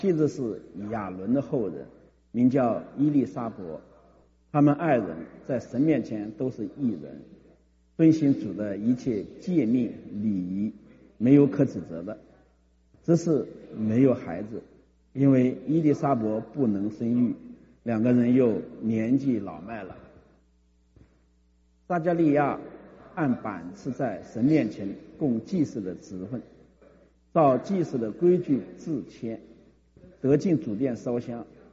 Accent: China; now in United States

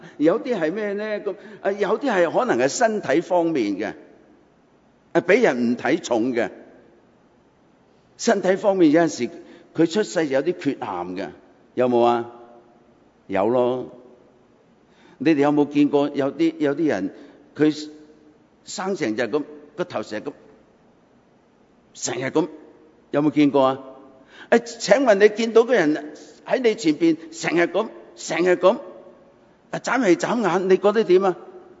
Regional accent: Guangdong, China; also born or lived in Hong Kong; 我以前去菲律宾的时候呢，我是由香港去菲律宾的嘛

